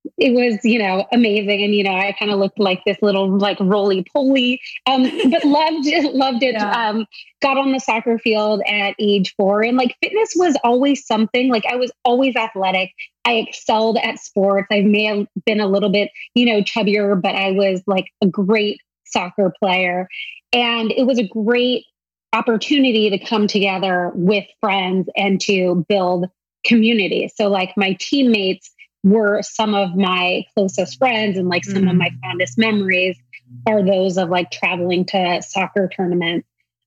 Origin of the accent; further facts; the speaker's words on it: San Diego, California, United States; I grew up in San Diego, and there was this really nice gym that had opened up.